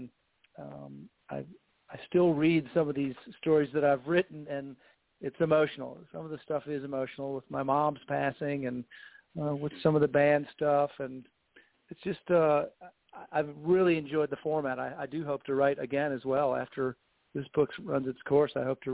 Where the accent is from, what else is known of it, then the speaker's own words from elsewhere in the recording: Naperville, Illinois, United States; I get to go to my hometown in the fall of Naperville, Illinois